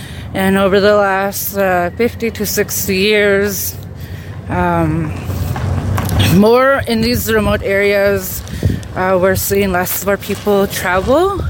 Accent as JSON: {"language": "English", "town": "Fort McPherson", "region": "Northwest Territories", "country": "Canada", "tie": "born or raised there", "said": "I'm Tetlet Gwich'in, main and people of the headwaters. I was raised in Fort McPherson, Northwest Territories, but I reside here on the Tahn in Kualantan, traditional territory."}